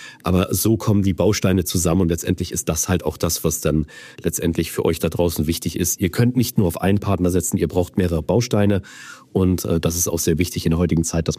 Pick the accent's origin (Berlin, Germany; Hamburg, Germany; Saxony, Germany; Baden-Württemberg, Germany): Hamburg, Germany; ich komme ja aus Hamburg.